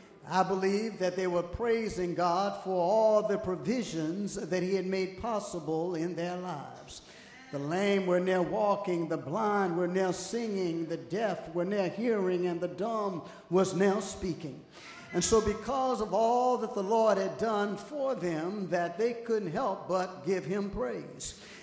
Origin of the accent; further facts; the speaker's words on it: Richmond, Virginia, United States; just a little boy growing up in the West End part of Richmond